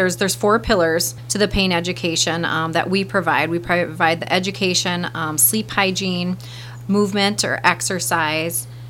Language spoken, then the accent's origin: English; Milbank, South Dakota, United States